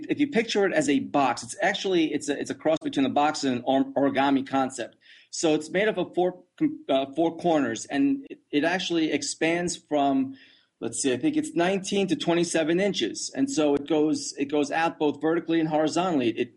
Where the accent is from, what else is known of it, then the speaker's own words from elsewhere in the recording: New York, United States; The fondest memories I had is I was from New York, so Sunken Meadow Park. My parents used to go there.